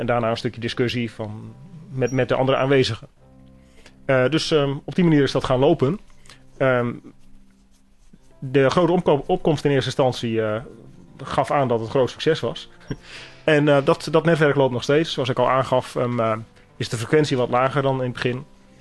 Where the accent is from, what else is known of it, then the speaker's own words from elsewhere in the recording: Nunspeet, Gelderland, Netherlands; Ik ben geboren en getogen in Nunspeet. Mijn accent laat waarschijnlijk al horen dat ik niet helemaal hier vandaan kom.